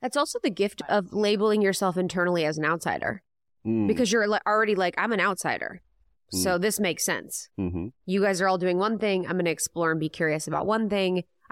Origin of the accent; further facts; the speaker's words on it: Ohio, United States; not the culture I'm in now, but growing up in Ohio, that would have been like...